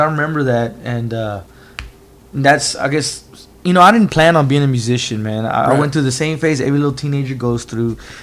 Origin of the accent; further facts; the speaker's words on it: Waxahachie, Texas, United States; now in Midlothian, United States; Well, originally I'm born and raised in Waxahachie, Texas, which is about like 7-8 minutes from here.